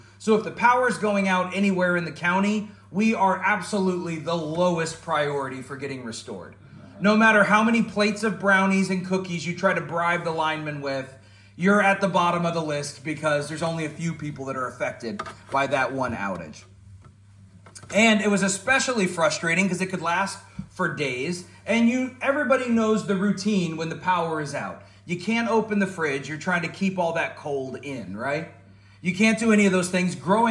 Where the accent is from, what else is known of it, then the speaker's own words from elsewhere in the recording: Florida, United States; Growing up in Florida, I got kind of used to it.